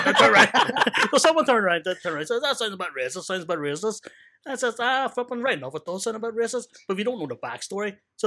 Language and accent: English; Lisburn, Northern Ireland, United Kingdom; I'm from Lisburn. I grew up in Lisburn.